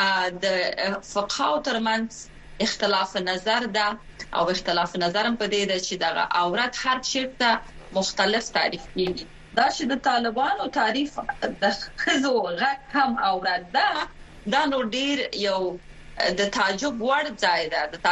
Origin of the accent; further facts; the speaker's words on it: Afghanistan; now in London, United Kingdom; نیوکې مې د یو افغان په توګه صرف نه ده، د یو چا په توګه چې خپل ځل شریعت او د قوانین مسایل زه دلته په لندن په یو پوهنتون کې تعقیبوم